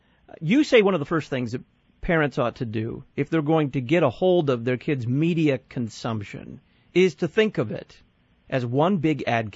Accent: Dallas, Texas, United States; not only because he is now residing in one of my favorite towns, my hometown, Dallas, Texas

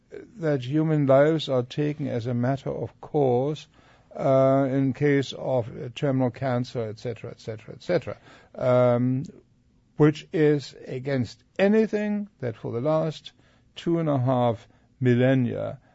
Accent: Germany; I'm from Germany. In Germany, we observe very, very carefully what's happening in the Netherlands

